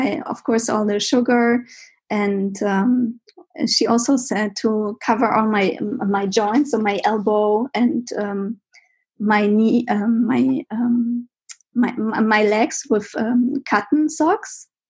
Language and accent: English; Germany; she also said things that were quite different from my home country, like eating no milk products. Yeah. And also not eating fruits. In Germany, yeah, it's quite different.